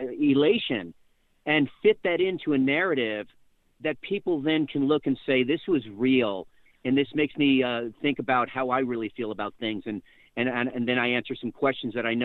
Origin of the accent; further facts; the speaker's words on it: Long Island, New York, United States; moved away as an adult; now in Texas, United States; It really began in Texas. I moved from Long Island, New York to Texas, which is part of the whole story in the first book, Gambling with God, in my early 30s.